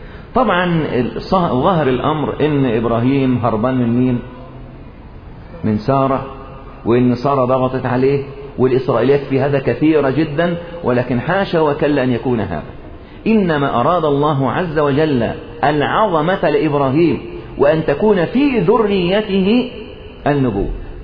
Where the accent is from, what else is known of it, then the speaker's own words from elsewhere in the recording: Egypt; وبيفكروا عندنا في مصر بقى ان بعد الدولة المدنية